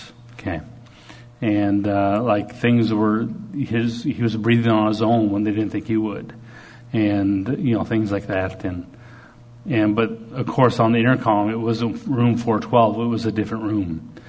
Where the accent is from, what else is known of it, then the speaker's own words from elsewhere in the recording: Canada; I'm Canadian mostly